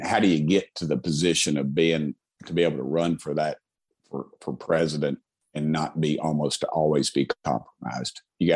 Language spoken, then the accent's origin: English; Tennessee, United States; And I come from Tennessee. I was in the state legislature